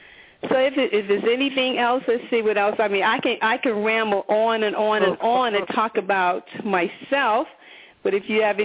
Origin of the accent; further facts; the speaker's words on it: West Palm Beach, Florida, United States; moved away as an adult; also born or lived in Philadelphia; originally I was born in Philadelphia, stayed there probably approximately like 9 years, moved to West Palm Beach, and I was there for probably a good seven or 8 years, and then I left and went to college